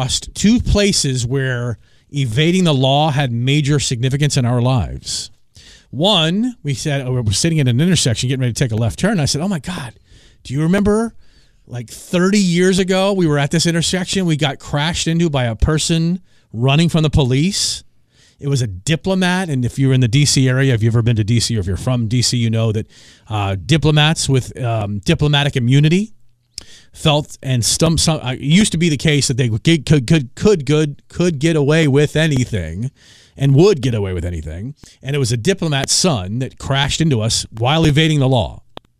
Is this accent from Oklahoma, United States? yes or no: no; Washington, District of Columbia, United States; So I was in my hometown in Washington, D.C. over the weekend.